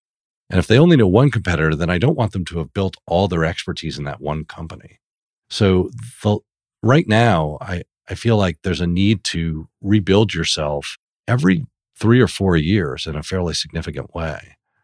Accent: East Coast, United States; And I just thought he was being sort of cool in a way I didn't understand because I'm from the East Coast.

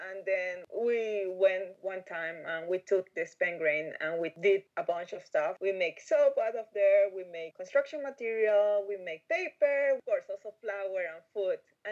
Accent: Ecuador; English is a second language; like Jessica and I, we're both from Ecuador.

